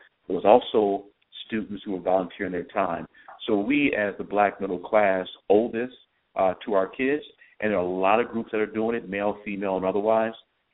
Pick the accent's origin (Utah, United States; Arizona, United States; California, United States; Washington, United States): California, United States; Los Angeles; I grew up in Los Angeles. We had great teachers in Los Angeles, Compton and Watts